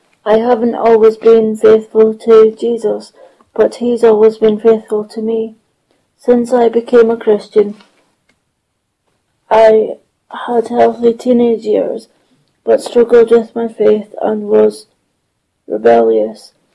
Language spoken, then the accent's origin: English; Aberdeen, Scotland, United Kingdom; born there; I was born in Aberdeen, northeast Scotland.